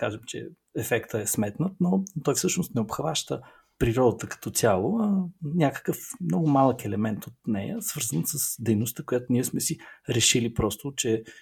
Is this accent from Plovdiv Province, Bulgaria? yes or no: no; Sofia, Sofia City, Bulgaria; От София съм, но част от детството си прекарах на морето.